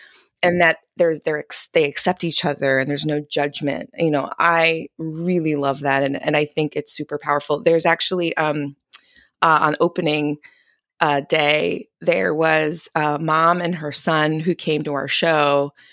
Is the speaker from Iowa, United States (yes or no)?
no; Connecticut, United States; born there; my dad is Dominican, my mom is Chilean and Puerto Rican, and I was born in Connecticut.